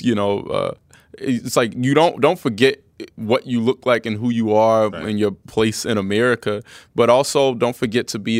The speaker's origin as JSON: {"language": "English", "town": "Winston-Salem", "region": "North Carolina", "country": "United States", "tie": "born or raised there", "lives_now": "Los Angeles, United States", "said": "I mean, growing up in Winston-Salem was. I had a really fun. I was just telling someone how like my existence was all black until high school."}